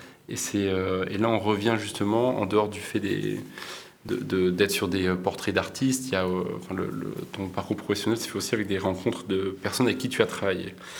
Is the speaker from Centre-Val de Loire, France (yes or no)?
no; Bordeaux, Nouvelle-Aquitaine, France; moi en tant que bordelais un peu moins